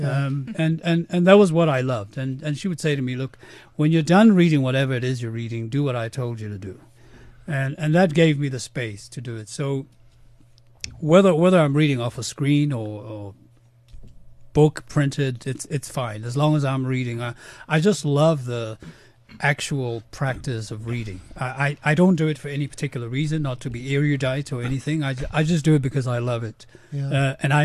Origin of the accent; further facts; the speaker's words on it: Soweto, Gauteng, South Africa; I'm originally from Soweto. I was born there. I was bred there. And it happens in this country that you live half your life in township, half suburbia. That's been my life generally.